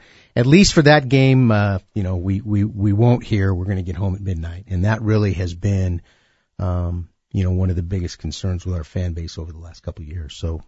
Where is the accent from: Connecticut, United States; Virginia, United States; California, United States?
California, United States; Fresno; It's my hometown, Jeff.